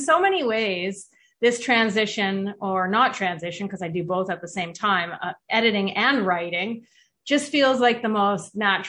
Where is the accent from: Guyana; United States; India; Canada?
Canada; Toronto, Ontario; I am from Canada, Toronto, Ontario-ish, just outside of Toronto. And, you know, I went to university here and I stayed in this city ever since.